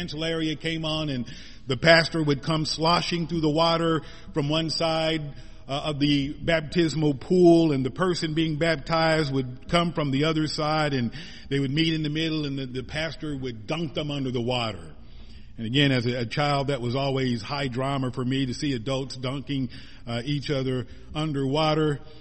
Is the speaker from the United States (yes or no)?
yes; Missouri, United States; the river that I was familiar with back in my hometown. My home state of Missouri was the mighty Mississippi River